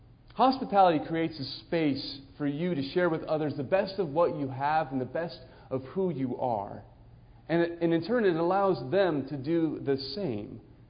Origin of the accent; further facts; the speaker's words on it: California, United States; And so I just said to them, I'm from California.